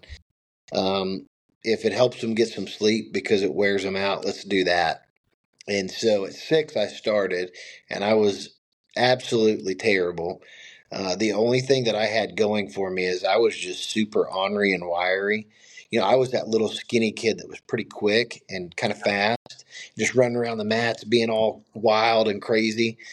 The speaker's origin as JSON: {"language": "English", "town": "Bristow", "country": "United States", "tie": "born or raised there", "also_born_or_lived": "Cleveland", "said": "So I was born and raised in Cleveland. And in the seventh grade, we left Cleveland and went to Bristow."}